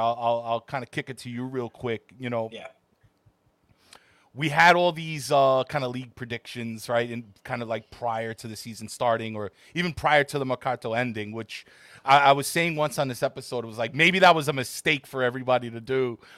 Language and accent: English; Astoria, New York, United States; I'm from Astoria, which makes me 3% Greek.